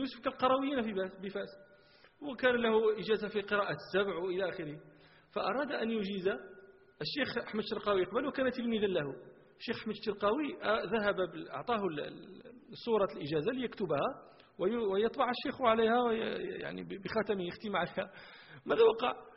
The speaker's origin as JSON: {"language": "Arabic", "town": "Marrakesh", "region": "Marrakesh-Safi", "country": "Morocco", "said": "احنا كان عندنا في مراكش شاعر مشهور"}